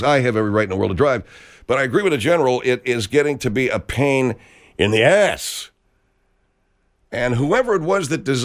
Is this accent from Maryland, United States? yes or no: no; Arcadia, California, United States; Arcadia, my hometown. So if I was still living in Arcadia, or if I was … there all these years ago